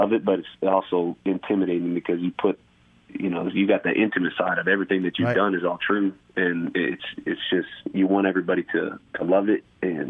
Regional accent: Nebraska, United States; I grew up in Nebraska, and this is just all sounds country.

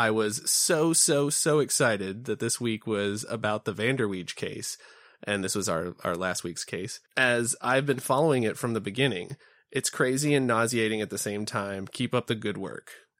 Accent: California, United States; As a Californian, it's nice to see something originating from Texas that I can support.

